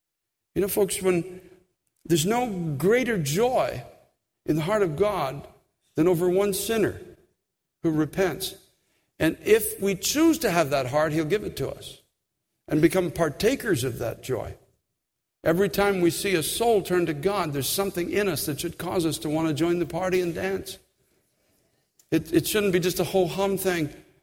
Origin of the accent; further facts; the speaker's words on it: Canada; because I'm from Canada